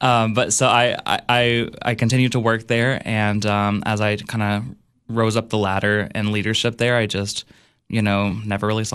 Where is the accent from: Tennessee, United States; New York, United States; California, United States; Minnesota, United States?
Tennessee, United States; Cookeville; And as I got older, I love Cookville. I you know, absolutely love my hometown, which I do travel a lot, so I still, you know, get to see the world, but I love always coming back to Cookville.